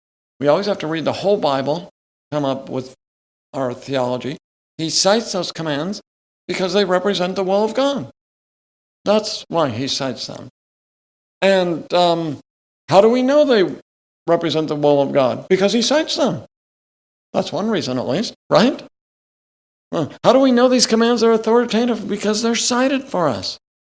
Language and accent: English; Oregon, United States; I love rivers. I grew up in Oregon, lots of rivers and beautiful rivers.